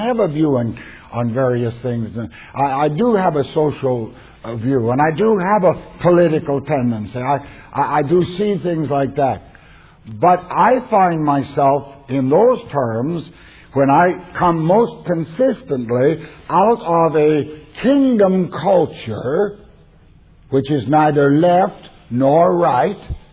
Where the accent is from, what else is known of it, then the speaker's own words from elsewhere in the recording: Canada; now in United States; Well, I'm a Canadian. I live in the States.